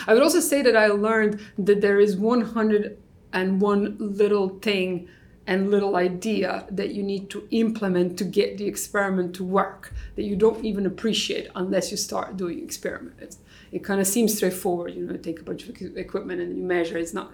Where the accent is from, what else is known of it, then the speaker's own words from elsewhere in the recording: Croatia; the fact that I was coming from Croatia and filling the quotas